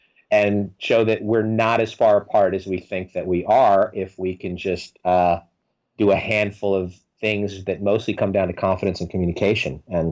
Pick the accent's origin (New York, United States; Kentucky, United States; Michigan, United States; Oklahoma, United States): New York, United States; And I'm from New York, so I can sort of say this.